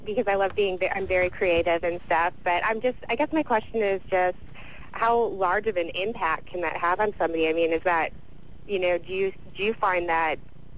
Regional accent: Appleton, Wisconsin, United States; also born or lived in Savannah, Georgia; now in Los Angeles, United States; I live in L.A. I'm from Appleton, Wisconsin, originally. I'm just going to college down here.

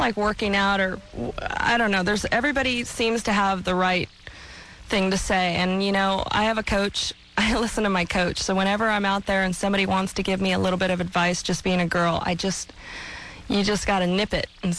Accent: San Diego, California, United States; I am from San Diego, so I grew up playing. Actually, my dad was in the military, so I played in a lot of military courses.

